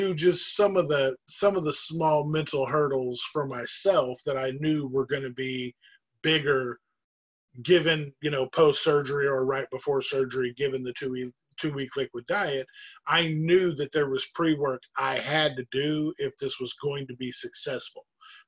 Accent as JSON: {"language": "English", "region": "the South", "country": "United States", "tie": "born or raised there", "said": "I grew up in the South."}